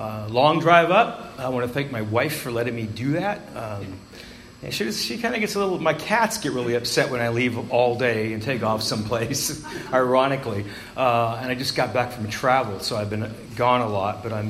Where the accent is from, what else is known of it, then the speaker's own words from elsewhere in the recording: Tulare, California, United States; now in Burbank, United States; Yeah, I live in Burbank now. I've lived in Los Angeles for a lot of years, but I grew up in Tulare.